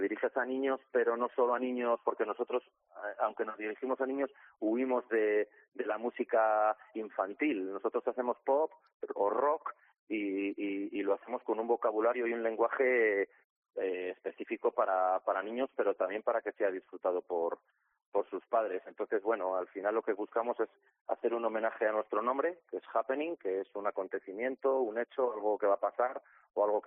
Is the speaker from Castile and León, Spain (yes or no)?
yes; Valladolid, Castile and León, Spain; Nosotros somos de Valladolid.